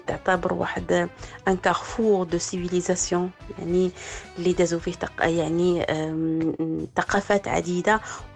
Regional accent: Morocco; اللي كنفتخروا به كمغاربة

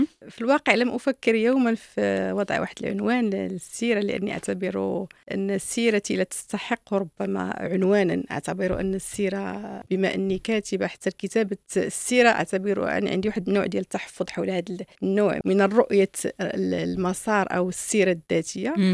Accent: Souss-Massa, Morocco; also born or lived in Rabat; ولدت في الرباط أنا وإخواتي، وبعد ذلك وبحكم العمل ديال الوالد ديالي رحمه الله انتقلنا إلى منطقة سوس، وعبر مناطق مختلفة من منطقة سوس. كان هناك مناطق جبلية، بعد ذلك انتقلنا إلى مناطق في السهل في الشتوكة أيتباها

